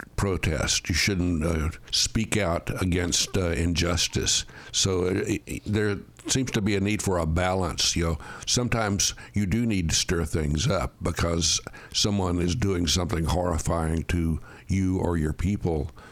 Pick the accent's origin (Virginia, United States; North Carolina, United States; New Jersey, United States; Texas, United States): Texas, United States; A number of times, actually, growing up in Texas.